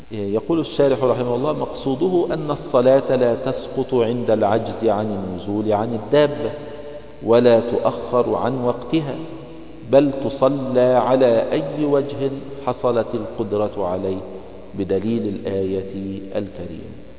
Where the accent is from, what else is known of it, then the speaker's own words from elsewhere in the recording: Egypt; مش هكذا عندنا في مصر يقول الراجل